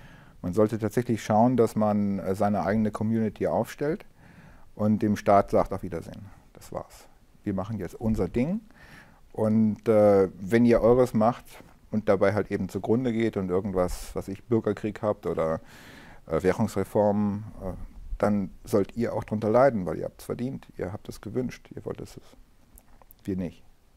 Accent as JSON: {"language": "German", "town": "Munich", "region": "Bavaria", "country": "Germany", "said": "ich komme aus dem Münchner Norden, da haben wir in meiner Straße 5 Supermärkte, 5 Supermärkte in einer Straße und die gesamte Infrastruktur ist im Arsch, ist kaputt. Es gibt einen Zigarettenladen und einen Alkladen, das war's."}